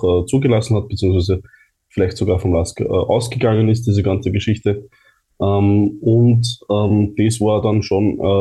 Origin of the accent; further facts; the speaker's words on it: Linz, Upper Austria, Austria; in Linz geboren und aufgewachsen. Schon immer LASK-Fan gewesen, 28 Jahre bin ich jetzt alt.